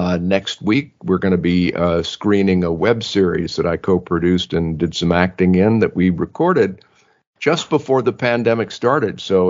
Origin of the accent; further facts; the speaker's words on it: Massachusetts, United States; accent: Boston; I had a Boston accent, and I don't know where it went.